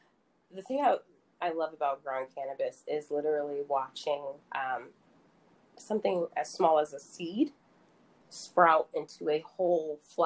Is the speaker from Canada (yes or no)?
no; New York, United States; I'm a New Yorker. Everything has to be fast, fast, fast.